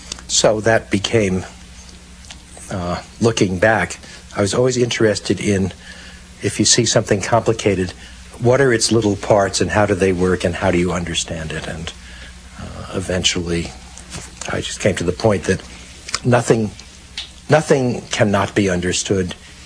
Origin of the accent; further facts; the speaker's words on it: New York, United States; I grew up in New York, and my father was a surgeon who had all sorts of instruments